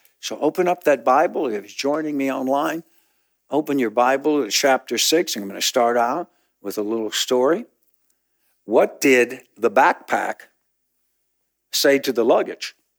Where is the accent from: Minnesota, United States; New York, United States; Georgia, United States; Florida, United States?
Minnesota, United States; Gaylord; last year I went to my hometown, Gaylord, Minnesota, and I went to a class reunion.